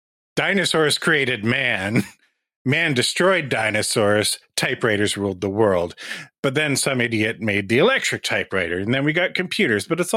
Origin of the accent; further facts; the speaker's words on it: Canada; even though I'm Canadian.